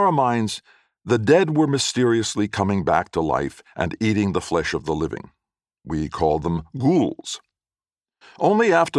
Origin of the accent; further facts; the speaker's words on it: New York City, New York, United States; Born and raised in New York City, Parkchester, the Bronx, I was around during those terrible days of gangs like the Sharks and the Jets.